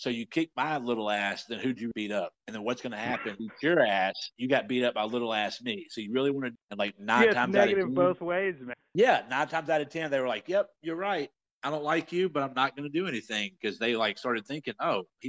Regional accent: the South, United States; Even though I'm from the South, I've dealt with the same like Alabama, Georgia stuff, and like people in the South do look a lot different.

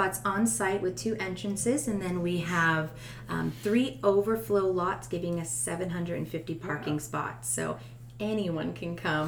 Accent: Virginia, United States; also born or lived in Texas; I am not from Texas. I'm from Virginia. I've actually lived in 14 different states.

